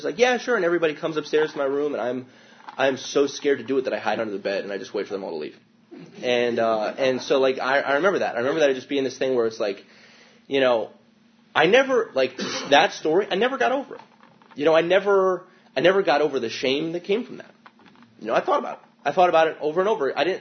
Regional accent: New Jersey, United States; I was raised in the Church of Christ, in central New Jersey.

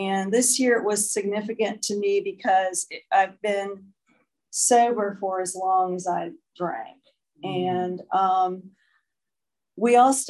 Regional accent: Alabama, United States; born there; I was born down south. I was born in Alabama to a wonderful family.

